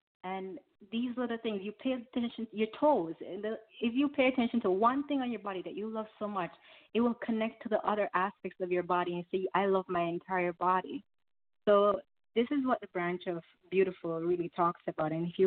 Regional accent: Jamaica; Where I grew up in Jamaica, there is a culture of women bleaching skin, men bleaching their skin

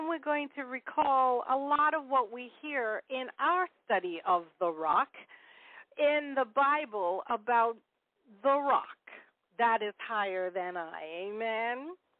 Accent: Canada; I'm Canadian. We're very proud.

